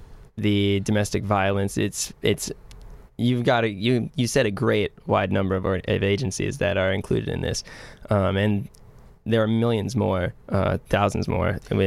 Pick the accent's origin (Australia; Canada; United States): United States; Miami, Florida; I grew up in Miami all my life, and I remember living in it and passing by homeless people